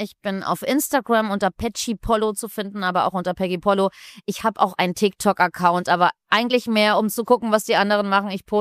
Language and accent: German; Berlin, Germany; Ich komme aus Berlin